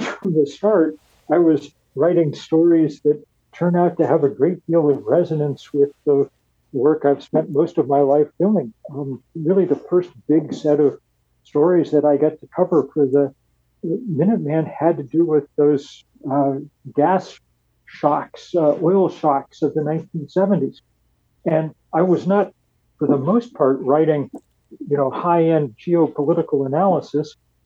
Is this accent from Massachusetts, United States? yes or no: yes; Lexington, Massachusetts, United States; I had the writerly good fortune of growing up in Lexington, Massachusetts, which means that I have access to all of American history